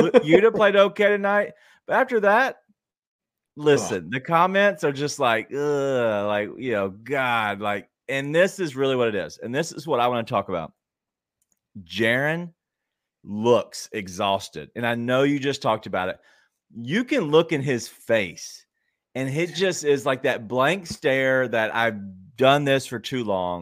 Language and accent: English; Fraser, United States; Listen, I grew up in Fraser, and we live for those moments.